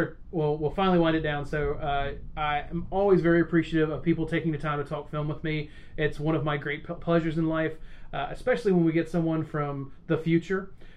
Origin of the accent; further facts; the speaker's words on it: Australia; But I can understand, as an Australian, how you would basically pretend that Britain doesn't exist